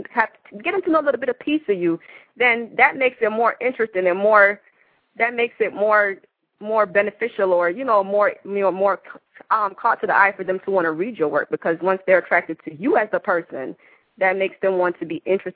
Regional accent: Jamaica; now in Atlanta, United States

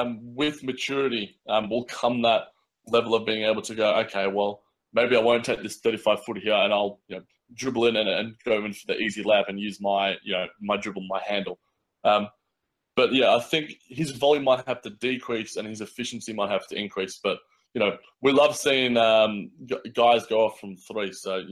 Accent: Australia; that sort of speaks to me as an Australian. You know, we love the underdogs out in Australia.

